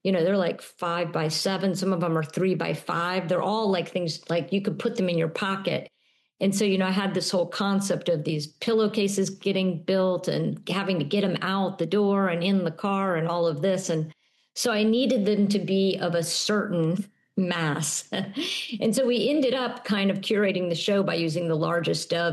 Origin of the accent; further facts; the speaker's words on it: Miami, Florida, United States; I grew up in Miami in a very sort of, I mean, I was taking pictures